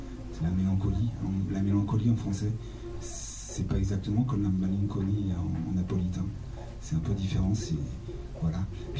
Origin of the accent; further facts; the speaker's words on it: France; born there; Parce que je suis né en France, et à une époque où il suffisait de naître en France pour être français.